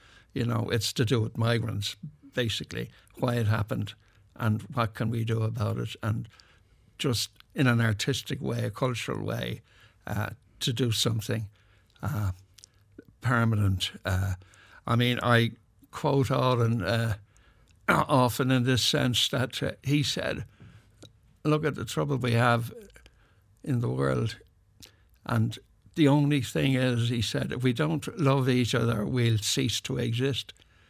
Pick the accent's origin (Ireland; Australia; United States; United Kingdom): Ireland; Yes, it was a meeting of two cultures, really, me as an Irish person